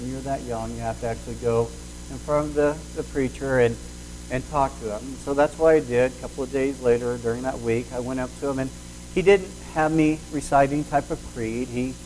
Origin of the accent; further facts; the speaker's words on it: Enid, Oklahoma, United States; I was sitting in the balcony of Davis Park Christian Church in a small town I grew up in Enid, Oklahoma.